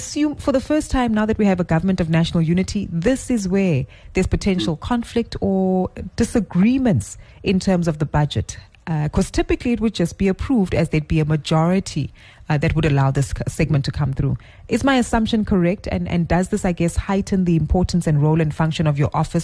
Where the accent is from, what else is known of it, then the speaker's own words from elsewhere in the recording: South Africa; it also gets us excited then as South African citizens, right?